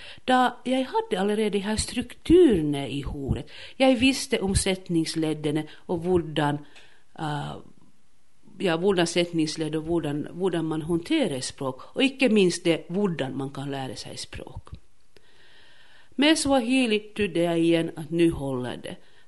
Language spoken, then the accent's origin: Swedish; Finland; first language fi; Swedish is a second language; Jag är född och uppvuxen I Finland I finskspråklig familj. Där jag var barn I grundskoleåldern bodde vi I ett område där de flesta familjerna hade svensk som hjemmespråk.